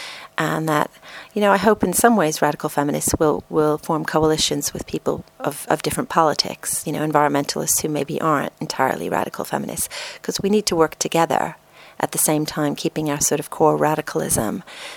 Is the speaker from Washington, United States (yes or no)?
no; New York, United States; And as a teenager, I grew up in New York, I was able to hear Andrea Dworkin speak